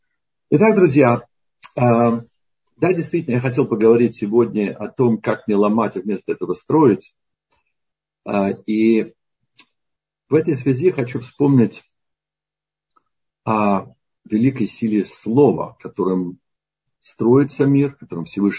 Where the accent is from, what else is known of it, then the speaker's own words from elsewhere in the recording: Moscow, Russia; born there; Я родился в Москве в очень-очень ассимилированной еврейской семье.